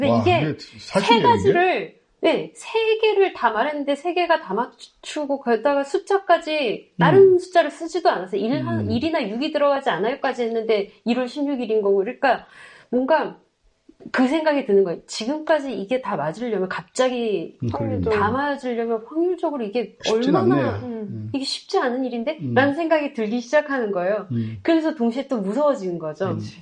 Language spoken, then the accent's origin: Korean; Samcheok, Gangwon, South Korea; 제가 이제 그 고향이 삼척이거든요.